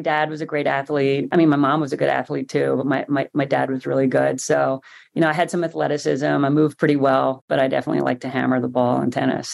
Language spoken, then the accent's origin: English; Ireland; And some of it was just that being Irish, we're like, we're tough, you know, we're underdogs.